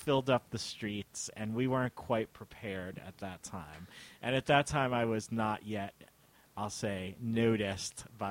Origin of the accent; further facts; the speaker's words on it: Florida, United States; But I grew up in Florida, and so Christmas was kind of an artificial tree on a coffee table.